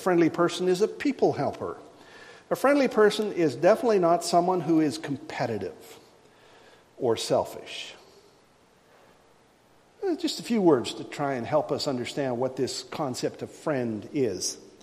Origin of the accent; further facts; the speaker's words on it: Canada; I'm Irish. No, I'm Canadian.